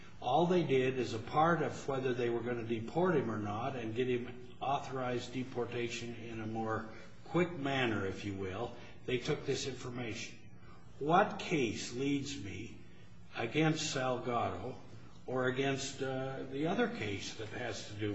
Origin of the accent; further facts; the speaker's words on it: Idaho, United States; and I'm from Idaho, so I don't say it right.